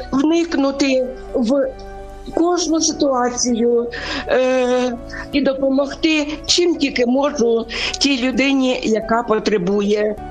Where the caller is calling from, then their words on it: Sumy, Sumy Oblast, Ukraine; moved away; з міста Суми. А зараз я 3 місяці вже живу в Данії.